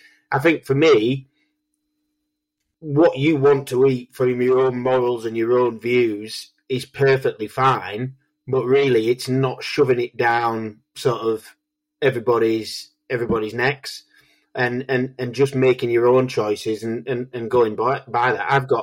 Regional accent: North West England, United Kingdom; I'm from Cumbria.

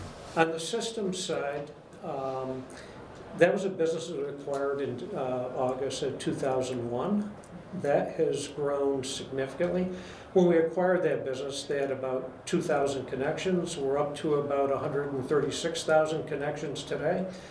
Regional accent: New York, United States; New York's my home state. Mm-hmm. Not New York City. I'm from the Finger Lakes area of New York.

